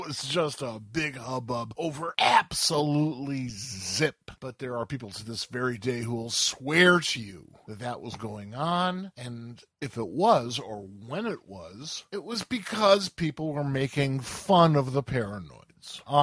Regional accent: Chicago, Illinois, United States; It was a little group from my hometown of Chicago called

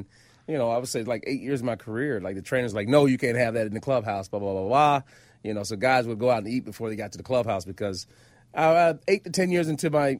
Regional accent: Georgia, United States; I grew up down south in Georgia, and, mm-hmm. you know, if the grill's not going, you know, something's wrong on the weekend.

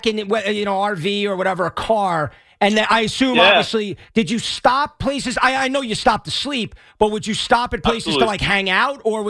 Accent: New Jersey, United States; Everybody says I'm from North Jersey, and I know why, and I'm from South Jersey.

